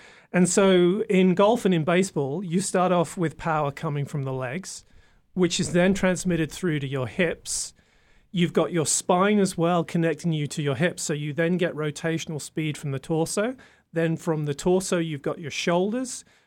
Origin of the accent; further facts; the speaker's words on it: England, United Kingdom; I used to play cricket a lot as well, being English.